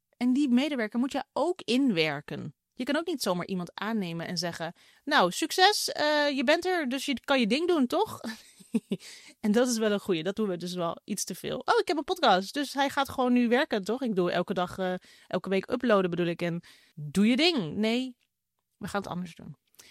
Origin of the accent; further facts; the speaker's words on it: Netherlands; En waar wij misschien als Nederlanders nog denken, het is een creatieve uitlaatklep.